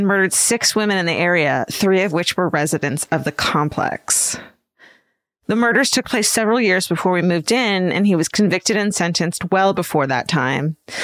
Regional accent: San Diego, California, United States; I was a single mom to a young son of 9 at the time, living in my hometown of San Diego. We lived in a small apartment in the neighborhood where I grew up, a suburb called Claremont.

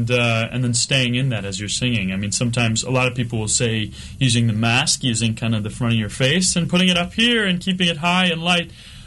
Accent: Minnesota, United States; I was very fortunate that growing up in Minnesota, we had the choral tradition.

